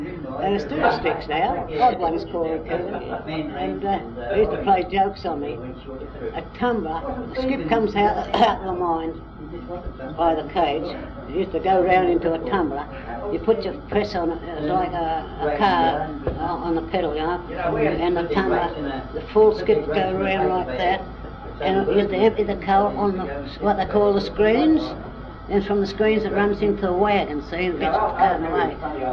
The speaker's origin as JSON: {"language": "English", "town": "West Wallsend", "region": "New South Wales", "country": "Australia", "tie": "born or raised there", "said": "I was born and bred in West Wallsend. I don't know whether I'm a Westie or a Barnsley right now."}